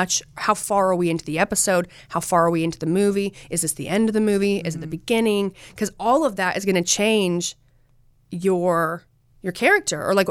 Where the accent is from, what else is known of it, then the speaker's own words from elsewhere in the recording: Utah, United States; It's like, I'm from Utah. I say mountain, right?